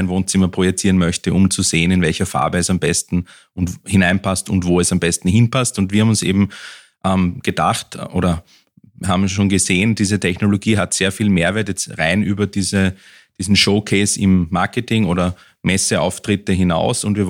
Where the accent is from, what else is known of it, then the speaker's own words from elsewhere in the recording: Vienna, Austria; also born or lived in Lower Austria; Ich bin zwar gebürtiger Niederösterreicher aus dem Villachtal, bin aber dann lange aufgewachsen in Wien, bin auch dort in die Schule gegangen und dort studiert und lange an der TU in Wien gearbeitet und dann nach St. Pölten gekommen.